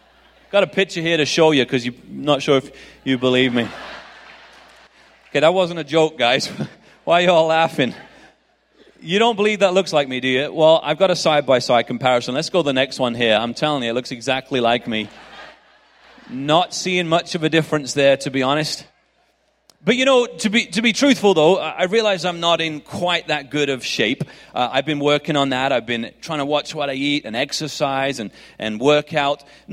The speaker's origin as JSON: {"language": "English", "region": "England", "country": "United Kingdom", "accent": "English", "said": "My accent, if you're wondering, it's an English accent. So if you're wondering, is he from Australia? Is he from New Zealand? It's English."}